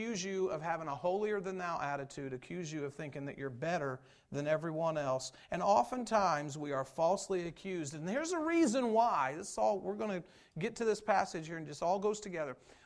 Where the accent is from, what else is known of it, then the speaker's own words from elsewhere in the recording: United States; I'm a Christian first, then I'm an American.